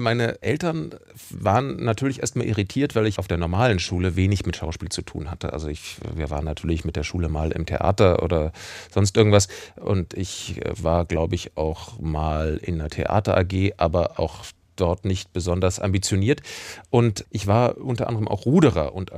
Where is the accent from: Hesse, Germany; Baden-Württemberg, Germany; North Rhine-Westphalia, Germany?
Hesse, Germany; Ditzebach; ich komme aus Ditzebach, ich bin da aufgewachsen, aber es ist komischerweise niemand mehr aus meiner kompletten Verwandtschaft dort geblieben, die sind alle abgehauen.